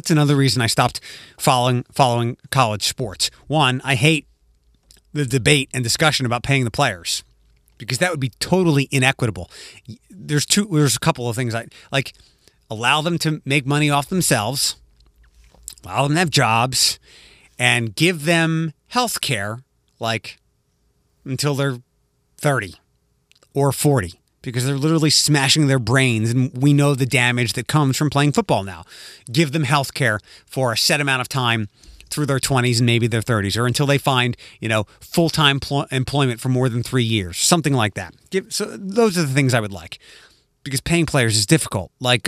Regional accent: Philadelphia, Pennsylvania, United States; because where I grew up in Philadelphia, there wasn't much college football.

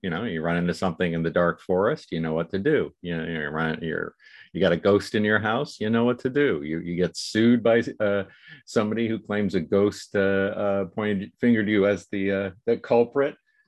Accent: Midwest, United States; where I grew up in the Midwest, they certainly weren't in any of our bookstores.

